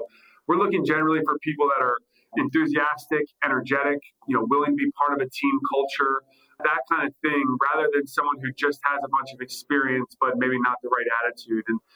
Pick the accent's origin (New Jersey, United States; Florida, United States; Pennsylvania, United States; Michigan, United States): New Jersey, United States; I'm from southern New Jersey, almost all the way down at the bottom. I grew up right outside, about 10, 15 minutes from Atlantic City and right across the water from Ocean City, New Jersey.